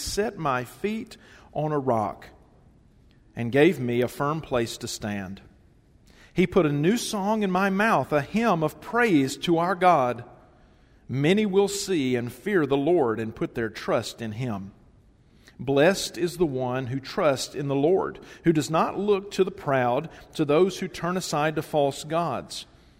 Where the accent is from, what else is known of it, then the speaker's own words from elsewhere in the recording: Tennessee, United States; the church that I grew up in Middle Tennessee